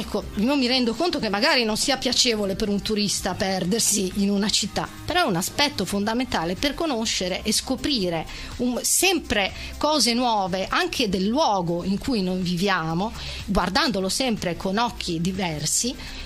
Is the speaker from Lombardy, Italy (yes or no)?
no; La Spezia, Liguria, Italy; moved away as an adult; now in Rome, Italy; io sono ligure e sono venuta a vivere a Roma negli anni 90. E quindi venire da una realtà di una città piccola e quasi insignificante come La Spezia